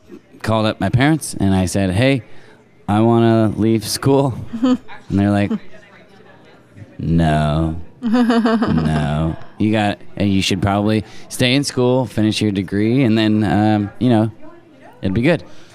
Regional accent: Forestville, California, United States; now in Sebastopol, United States; But I'd like to say that I'm from Forestville, because it's 20 minutes away, and that's kind of like where I grew up.

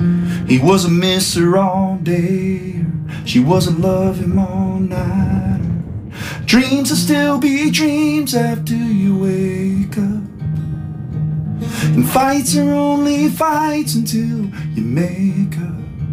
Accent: Kerrville, Texas, United States; Well, I grew up in Kerrville, and we listened to the radio station here growing up

